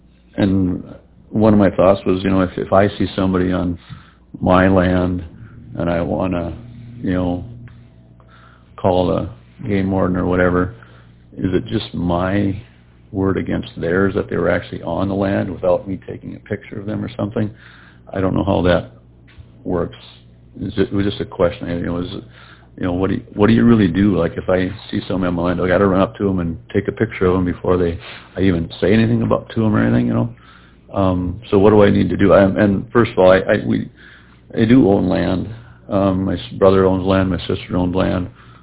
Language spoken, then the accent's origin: English; Wahpeton, North Dakota, United States; from Wahpeton, North Dakota.